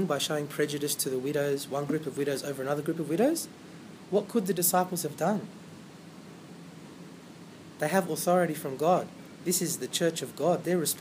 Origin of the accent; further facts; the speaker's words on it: Australia; because we're from Australia, imagine they flipped it.